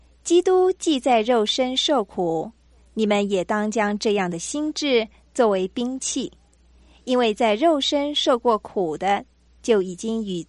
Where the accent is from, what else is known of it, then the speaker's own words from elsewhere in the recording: China; 这就像我们中国人说的，贫贱不能移，威武不能屈了